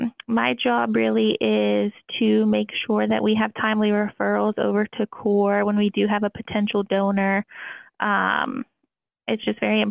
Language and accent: English; Blairsville, Pennsylvania, United States; now in Latrobe, United States; So I grew up in Blairsville, PA. I recently moved to Latrobe. That's where I'm living now.